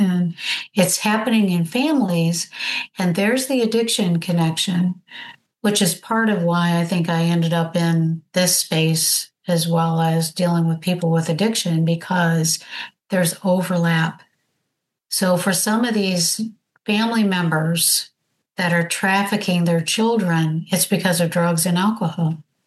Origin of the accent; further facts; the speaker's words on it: Michigan, United States; So since we live in Southwest Florida now, which I'm originally from Michigan, and I still go back to Michigan